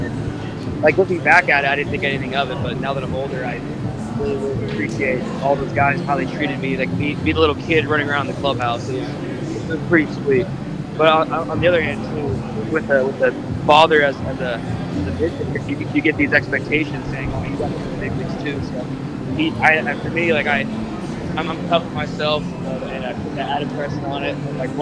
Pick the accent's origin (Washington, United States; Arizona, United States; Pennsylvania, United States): Arizona, United States; Phoenix; then when the D-backs called me this last offseason in December, I said, yeah, let's do it. It's my hometown.